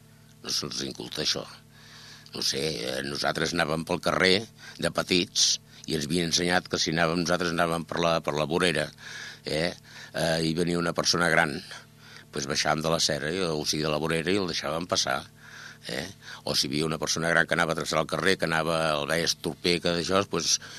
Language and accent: Catalan; Castellar del Vallès, Catalonia, Spain; also born or lived in Barcelona; Sóc barceloní. Però la veritat es pot dir que, o sigui, estic tan arrelat aquí que pràcticament, encara que sigui castellarenc d'adopció, em van adoptar molt petit. Molt petit. Jo vaig arribar aquí, acabada la guerra